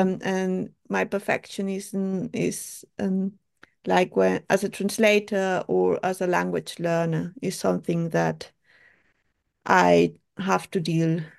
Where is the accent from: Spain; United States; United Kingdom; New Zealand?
Spain; Barcelona, Catalonia; now in Germany; I come from Barcelona, but I've been living in Germany for more than 20 years now.